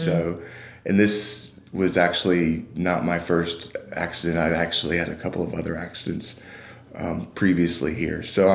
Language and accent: English; Alabama, United States; moved away as an adult; also born or lived in Chicago / Michigan; I should say that while I was born and raised in Alabama, I've actually been lived in quite a few cities.